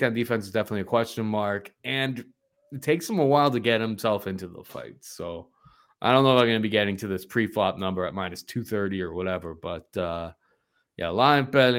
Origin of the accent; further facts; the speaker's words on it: Canada; Here, we're Canadian.